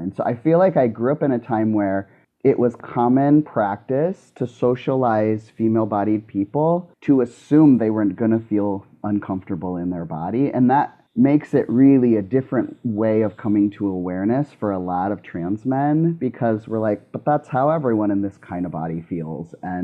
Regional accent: South Dakota, United States; I grew up in South Dakota where the gender roles were very strict.

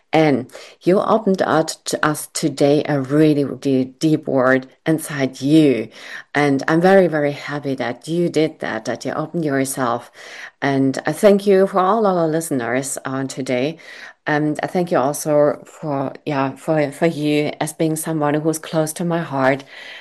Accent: Rhineland, Germany; English is a second language; I'm from Rhineland, and the Rhinelandian, they're well known for really bad jokes, and they're also well known for laughing out loud, even if it's a bad joke.

